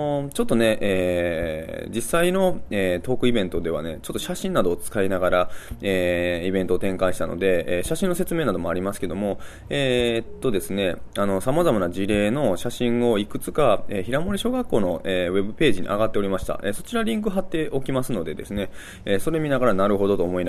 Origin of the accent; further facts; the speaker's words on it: Osaka, Japan; 大阪生まれ大阪育ちの、